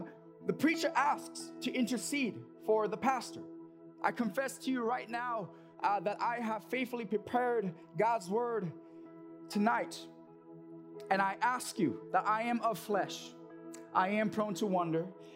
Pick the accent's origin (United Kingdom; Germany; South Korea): South Korea; Before we begin, I grew up in Korea